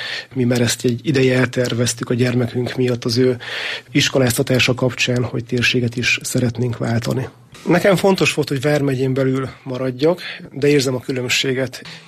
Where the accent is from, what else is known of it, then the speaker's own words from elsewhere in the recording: Ózd, Borsod-Abaúj-Zemplén, Hungary; Ózd városában, az ózdi rendőrkapitányságon töltöttem, tehát minden szakmai előzmény a szülővárosomhoz köt.